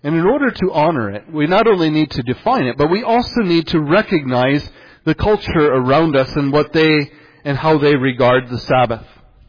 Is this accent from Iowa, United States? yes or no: yes; Iowa, United States; I grew up in Northwest Iowa. I'm not saying Northwest Iowa is a perfect place by any means.